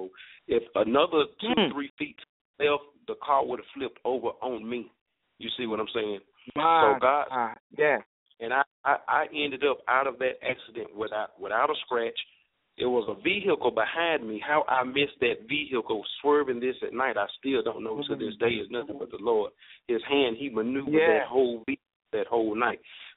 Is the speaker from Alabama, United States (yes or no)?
yes; Birmingham, Alabama, United States; to those that may not know me. I am from Birmingham, Alabama.